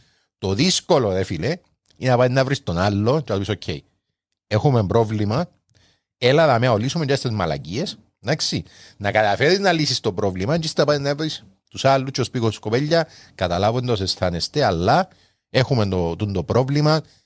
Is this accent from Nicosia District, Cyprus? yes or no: no; Limassol, Limassol District, Cyprus; καθώς και εγώ είμαι ο μισός από Λεμεσόν